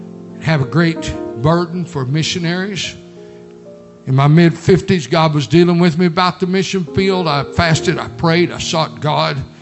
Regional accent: Tulsa, Oklahoma, United States; we came back home to the home church where I grew up here in Tulsa.

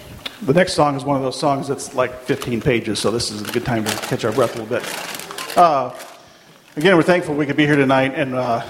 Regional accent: Tremont, Illinois, United States; also born or lived in Phoenix; now in Morton, United States; I grew up in Tremont, and then we lived down in Phoenix for a little bit, for 12 years, and then we moved back to Morton.

